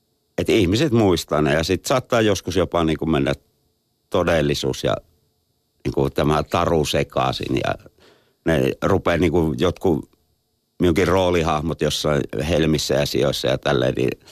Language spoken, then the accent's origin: Finnish; Joensuu, North Karelia, Finland; Mä oon miettinyt, että onkohan sitten, että meillä päin tuollaiset sanat on niin vaikeita.